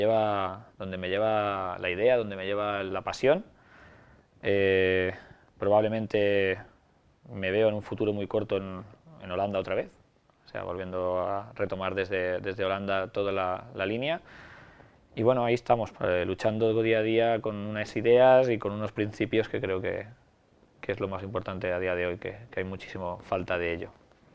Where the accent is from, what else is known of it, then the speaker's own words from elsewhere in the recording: Ibi, Valencian Community, Spain; Vengo de IBI. Vengo de un pueblo pequeño de Alicante, de la montaña de Alicante